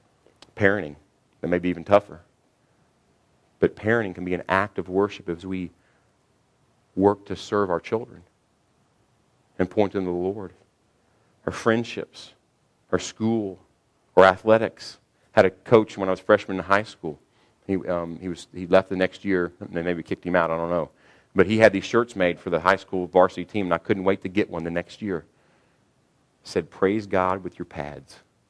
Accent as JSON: {"language": "English", "region": "Kentucky", "country": "United States", "said": "Now, I'm from Kentucky. A lot of people don't have teeth there, all right?"}